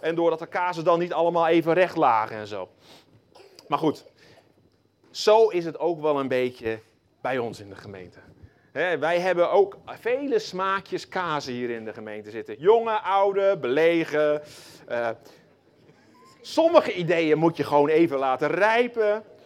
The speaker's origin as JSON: {"language": "Dutch", "town": "Gouda", "region": "South Holland", "country": "Netherlands", "said": "dat ik in Nederland woon, dat ik uit Gouda kom"}